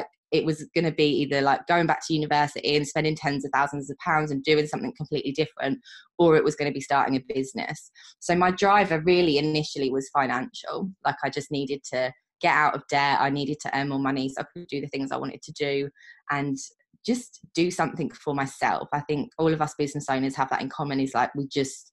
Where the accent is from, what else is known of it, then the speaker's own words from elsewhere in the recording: East of England, United Kingdom; I'm 33 years old. I am from East Anglia in the UK, from a tiny little village.